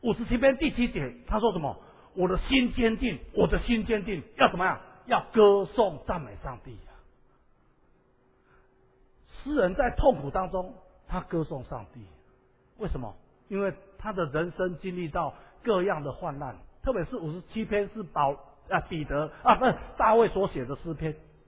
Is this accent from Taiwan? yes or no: yes; Taiwan; 我们台湾人常常会把这个服侍哦当成是压力